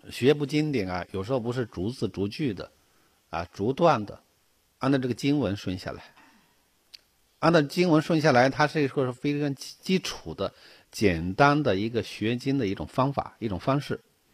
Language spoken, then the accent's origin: Chinese; China; 咱们是中国人啊，中国人善于总结的